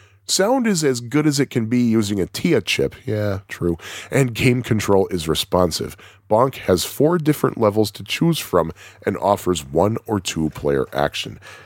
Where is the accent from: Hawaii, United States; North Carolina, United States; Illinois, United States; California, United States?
Illinois, United States; Bourbonnais; When I was a child back in the early 80s, growing up in Bourbonnais, Illinois